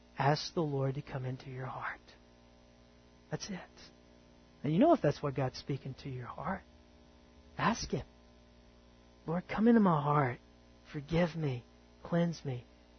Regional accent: the South, United States; I grew up in the South where I knew of Jesus, but I didn't know Jesus.

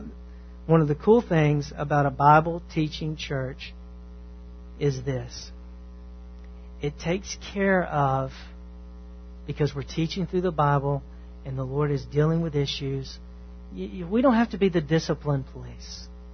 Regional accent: the South, United States; Man, I'm from the South. I am a redneck.

